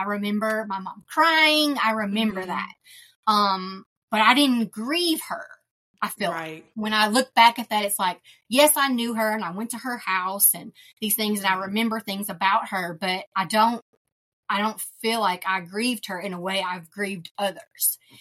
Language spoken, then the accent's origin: English; Michigan, United States; born there; So I was actually, many people do not know this, I was born in Michigan and came here.